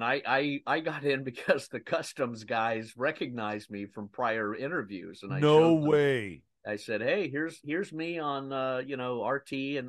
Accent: United States; And it's me as an American Army officer walking the grounds

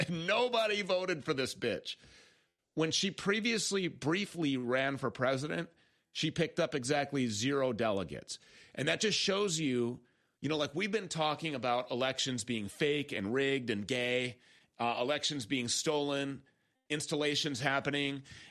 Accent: Minnesota, United States; Governor Tim Walz of my home state of Minnesota

